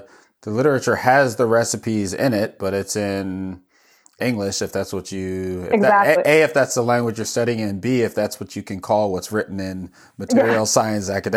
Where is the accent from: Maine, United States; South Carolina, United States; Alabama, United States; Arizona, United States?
Maine, United States; I'm from Maine.